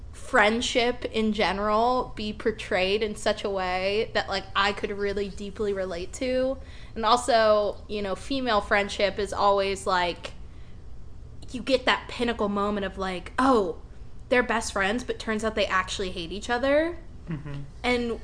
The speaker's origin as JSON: {"language": "English", "region": "Midwest", "country": "United States", "said": "I'm from the Midwest, so I think that's, like, very different."}